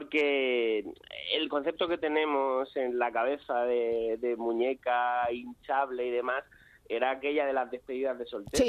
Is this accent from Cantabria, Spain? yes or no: no; Barcelona, Catalonia, Spain; Yo soy de Barcelona